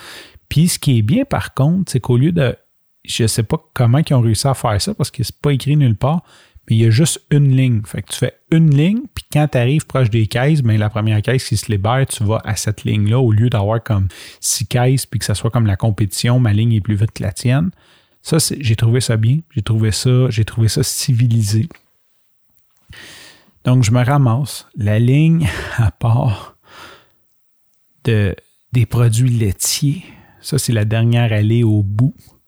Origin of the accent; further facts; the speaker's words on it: Montreal, Quebec, Canada; moi, je m'en fous parce que j'ai été élevé à Montréal-Nord.